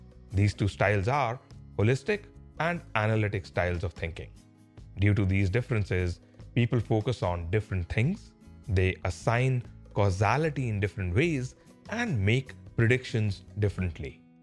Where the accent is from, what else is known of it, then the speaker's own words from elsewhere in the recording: India; I grew up in India and lived and worked in a number of countries before going for a doctoral education.